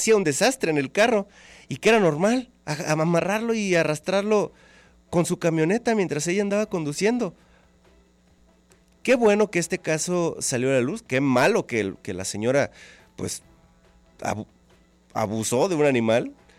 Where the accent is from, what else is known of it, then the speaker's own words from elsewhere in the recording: Guadalajara, Jalisco, Mexico; now in Tlaquepaque, Mexico; yo vivo en Tlaquepaque, tiene rato que salí de la Colfres, de la poderosísima colonia del Fresno en Guadalajara, pero ahora vivo en Tlaquepaque